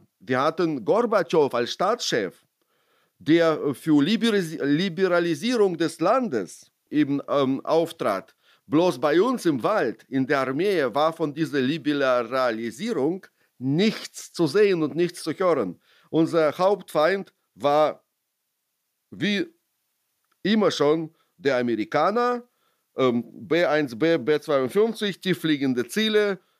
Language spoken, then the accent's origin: German; Ukraine; moved away; Ich war, anders als viele meiner ukrainischen Freunde, nie ein Patriot meiner Heimat gegenüber.